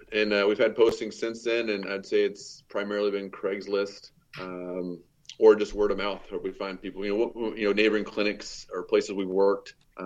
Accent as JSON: {"language": "English", "town": "Vancouver", "region": "Washington", "country": "United States", "said": "I'm from Vancouver, Washington, so West Coast."}